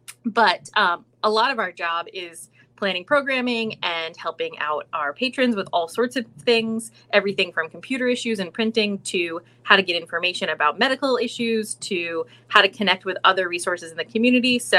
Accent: Palmer, United States; So I grew up in Palmer, and I was a frequent Palmer Library patron when I was younger.

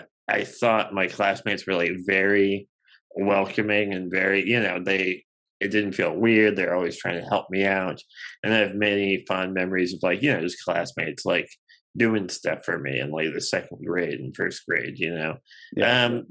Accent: Corpus Christi, Texas, United States; So I grew up in Corpus Christi. I have one brother.

